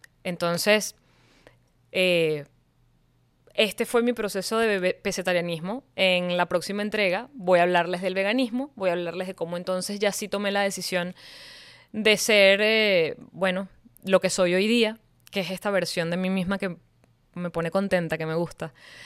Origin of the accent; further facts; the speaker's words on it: Venezuela; nos pasa, bebeches, como venezolanos, cuando estás en un país donde noticias de Venezuela que llegaron fueron muy puntuales